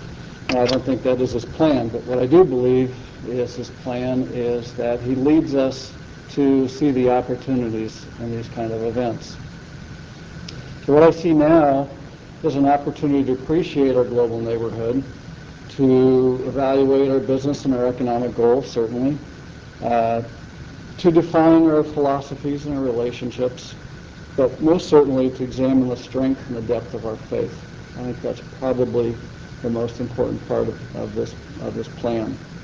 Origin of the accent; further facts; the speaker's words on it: United States; And people I didn't know came up to me and were just so happy to see me as an American.